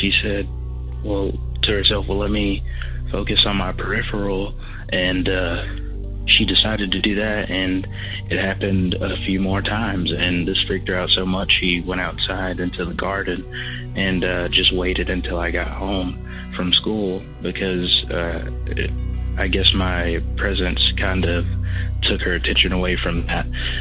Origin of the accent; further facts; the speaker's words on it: Georgia, United States; I'm from Georgia.